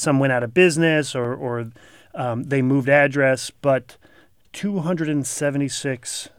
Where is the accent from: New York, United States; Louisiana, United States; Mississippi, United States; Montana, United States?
New York, United States; I mean, it's I'm from New York and it's sort of the similar kind of pizza.